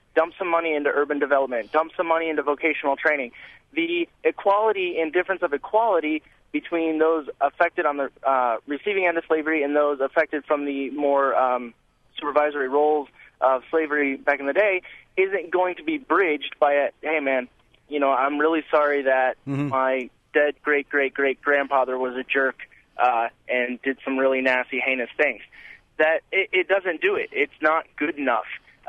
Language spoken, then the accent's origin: English; Cincinnati, Ohio, United States; Cincinnati, Ohio.